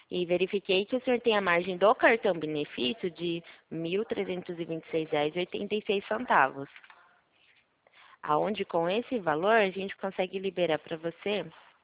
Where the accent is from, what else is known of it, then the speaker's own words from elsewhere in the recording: Itu, São Paulo, Brazil; eu sou da cidade de Itu.